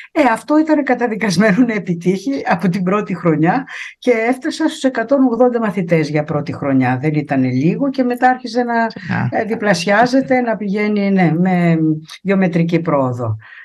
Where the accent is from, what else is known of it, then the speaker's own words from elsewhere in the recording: Zakynthos, Ionian Islands, Greece; Ενώ τα ιταλικά ήταν η τρίτη γλώσσα που έμαθα, είμαι Ζακυνθινή, είχα μάθει αγγλικά, γαλλικά